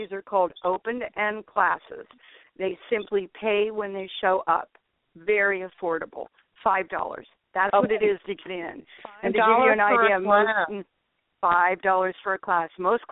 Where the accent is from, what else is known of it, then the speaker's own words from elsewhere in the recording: Ohio, United States; moved away as an adult; I've been here my first time here in 1971, and I'm like coming from Ohio and thinking, oh my goodness, this is magnificent.